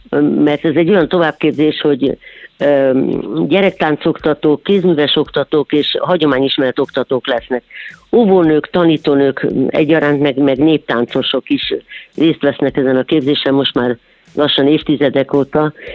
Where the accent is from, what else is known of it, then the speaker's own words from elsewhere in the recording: Budapest, Hungary; born there; Én pesti születésű vagyok